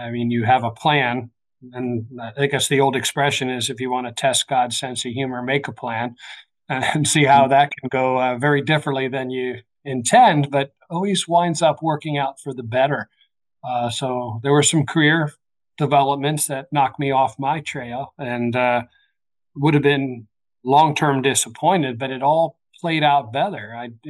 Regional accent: New York, United States; born there; moved away; also born or lived in Dallas, Texas; Well, I was actually born in Westchester County, New York. That's just north of the Bronx.

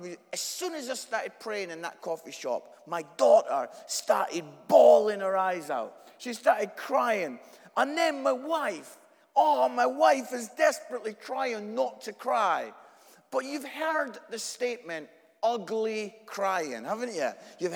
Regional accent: Scotland, United Kingdom; accent: Scottish; As you can tell from my accent, I'm Scottish

